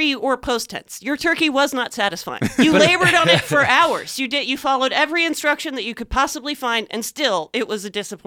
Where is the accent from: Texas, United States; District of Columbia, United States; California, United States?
California, United States; I'm from California.